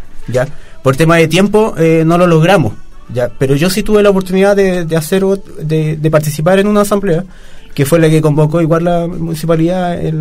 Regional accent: Chile; Con eso nos va a cambiar la mentalidad que tenemos como chilenos.

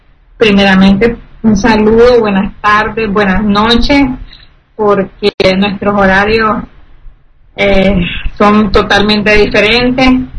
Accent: Managua, Nicaragua; Soy de Managua, Nicaragua, América Central, un país muy lindo de lagos y volcanes, y es un país chiquitito

